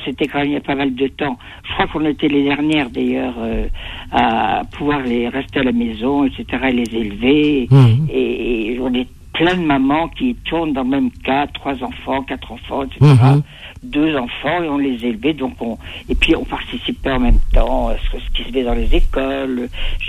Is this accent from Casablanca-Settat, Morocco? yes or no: yes; Casablanca, Casablanca-Settat, Morocco; Bon, on est de Casablanca.